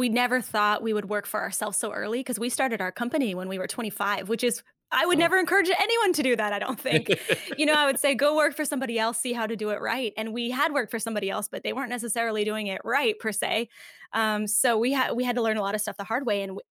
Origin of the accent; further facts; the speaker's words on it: California, United States; It's like, I hate telling people I'm from Orange County because they immediately have in their mind